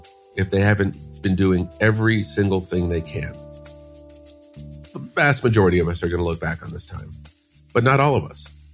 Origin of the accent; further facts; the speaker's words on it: Chicago, Illinois, United States; I grew up in Chicago, went to college.